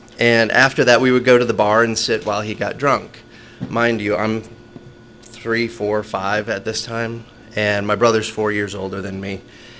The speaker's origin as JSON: {"language": "English", "region": "Wisconsin", "country": "United States", "tie": "born or raised there", "said": "I grew up in Wisconsin, the land of dairy and booze."}